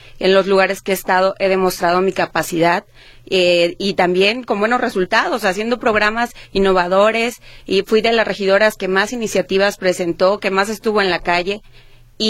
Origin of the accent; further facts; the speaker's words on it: Talpa de Allende, Jalisco, Mexico; also born or lived in Puerto Vallarta; nací en Puerto Vallarta, Jalisco. Luego nos fuimos a vivir a Talpa de Allende. Y después yo... allá no hay universidad todavía